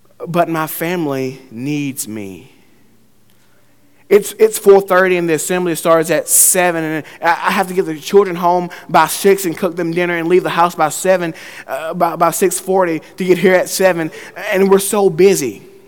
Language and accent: English; Mobile, Alabama, United States; I'm from Mobile, and I know about hurricanes a great bit, and I live about 5 minutes from the water.